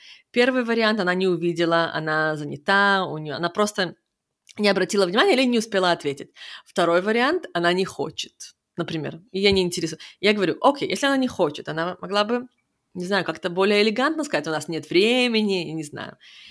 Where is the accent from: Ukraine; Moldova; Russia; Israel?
Israel; И мы выросли в Израиле.